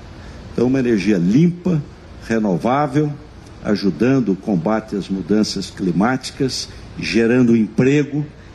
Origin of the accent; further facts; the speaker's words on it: Pindamonhangaba, São Paulo, Brazil; inclusive na minha cidade natal. Eu era prefeito de Pindamonhangaba